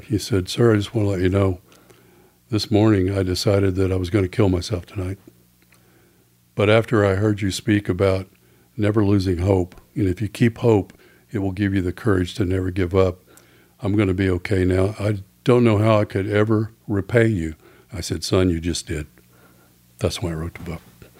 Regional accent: Fort Worth, Texas, United States; here I am 14 years old in a guitar playing a rock band growing up in Fort Worth.

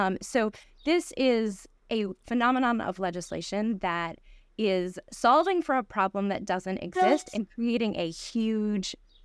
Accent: Ohio, United States; born there; I was born in Ohio, but I go to college in Wisconsin.

